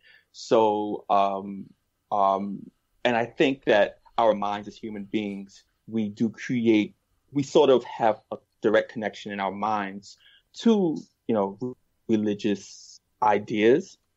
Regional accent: New York, United States; So I grew up in that with my mom, who they, you know, and I came from Gun Hill Projects.

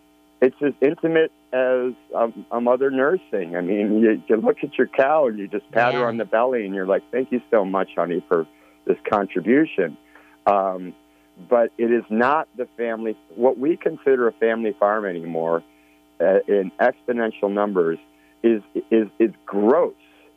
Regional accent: Midwest, United States; I was raised in the Midwest, and I worked on dairy farms.

